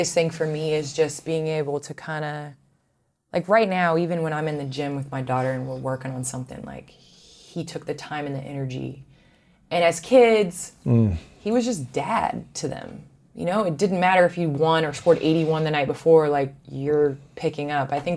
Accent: Chicago, Illinois, United States; I am a Chicagoan, so obviously I grew up watching the Bulls.

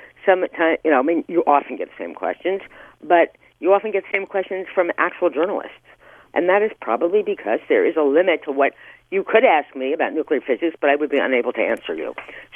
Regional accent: New Jersey, United States; now in New York, United States; I grew up in New Jersey, and it was like, I'm trying to remember, like 40 miles away, but it could be 400 miles away.

